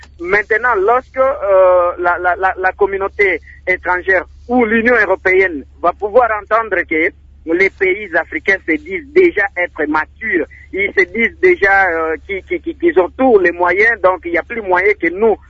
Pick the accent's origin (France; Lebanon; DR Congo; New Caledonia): DR Congo; nous ne sommes pas capables chez nous en RDC de réaliser